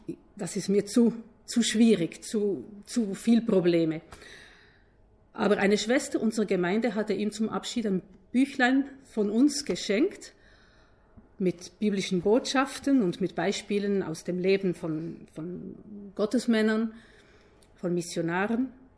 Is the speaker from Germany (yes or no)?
no; Uruguay; Ich bin aus Uruguay.